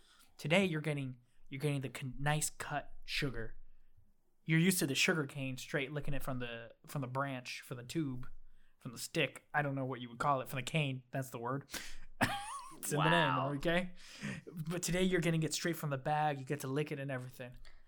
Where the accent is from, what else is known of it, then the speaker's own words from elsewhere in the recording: Puerto Rico; I don't even have that accent as a Puerto Rican.